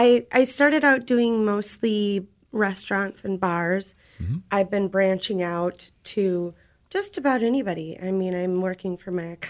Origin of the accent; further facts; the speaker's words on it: Waunakee, Wisconsin, United States; I'm from Wanakee.